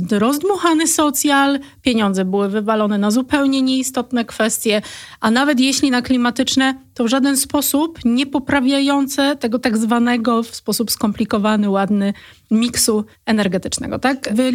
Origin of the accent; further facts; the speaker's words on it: Silesian Voivodeship, Poland; Ja jestem ze Śląska, ja mówię o tym w sposób otwarty.